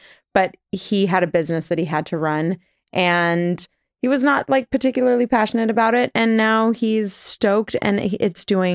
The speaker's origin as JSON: {"language": "English", "region": "California", "country": "United States"}